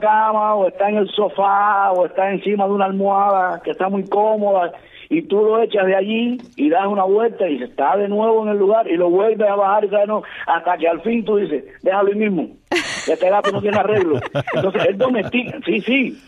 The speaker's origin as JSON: {"language": "Spanish", "country": "Cuba", "tie": "born or raised there"}